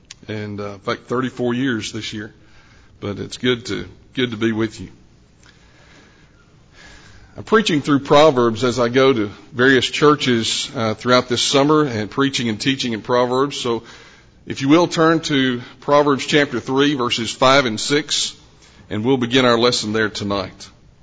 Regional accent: Henderson, Tennessee, United States; I grew up in Henderson, Tennessee, and I love that school. Attended the Estes Church.

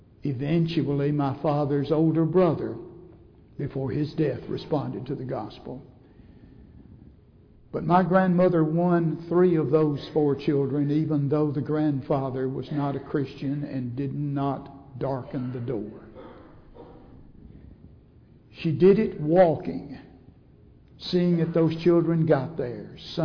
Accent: Columbia, United States; born there; You may or may not know, I was born here in Columbia, over at the old King Daughters Hospital.

